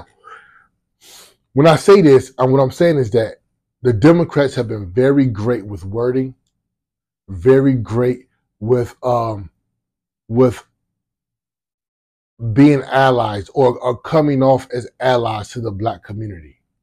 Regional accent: Virginia, United States; because I'm from the South, I'm from Virginia. And I know in the South, when I was growing up, it was church every weekend.

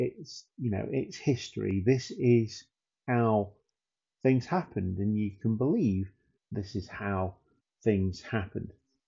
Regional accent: United Kingdom; being profoundly British and watching Carry On movies and all that kind of stuff, I do miss British comedies

